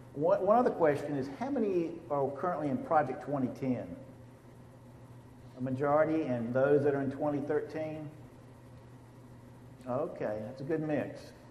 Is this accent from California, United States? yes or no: no; North Carolina, United States; accent: Southern; and I'm from North Carolina, and I've got a Southern accent, so if you don't understand what I'm saying, just raise your hand and I'll say it again.